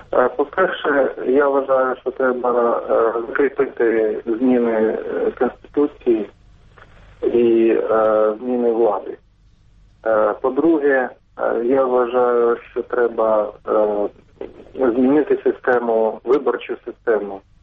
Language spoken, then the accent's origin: Ukrainian; Kyiv, Ukraine; я з Києва.